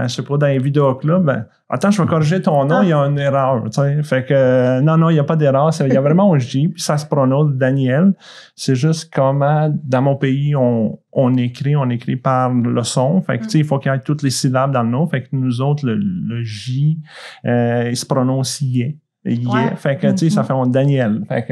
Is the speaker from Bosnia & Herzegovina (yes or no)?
yes; Bosnia & Herzegovina; now in Canada; Dans le fond, moi, mes parents ont décidé de quitter la Bosnie. Dans le fond, je suis d'origine de Bosnie, la Bosnie. Ils ont décidé de quitter la Bosnie, fait qu'on est émigré ici en 96. Fait que c'est ça. Ça va faire 27 ans que je suis au Québec.